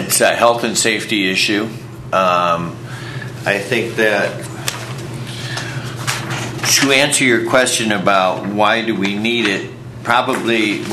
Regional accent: Oregon, United States; You know, I'm from Curry County

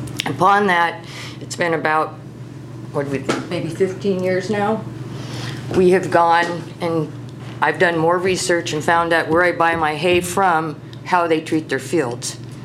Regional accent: Camp 12, Oregon, United States; I grew up in Camp 12 on the Siletz River. So for 50-some years, I've lived on that river

